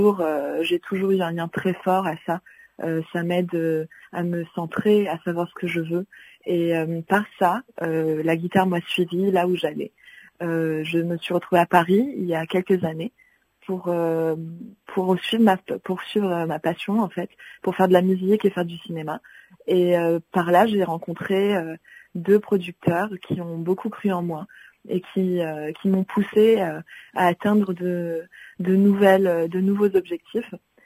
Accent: United Arab Emirates; J'ai grandi aux Émirats, je suis libanaise et j'ai eu une éducation française.

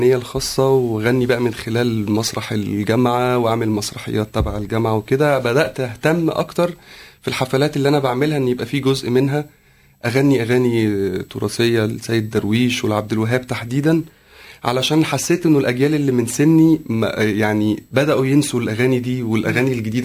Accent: Egypt; وجمعني انا من مصر

